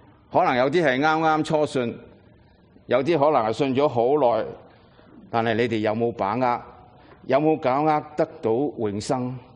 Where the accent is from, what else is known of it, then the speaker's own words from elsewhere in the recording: Hong Kong; 大約在六七十年前，我在香港長大的時候，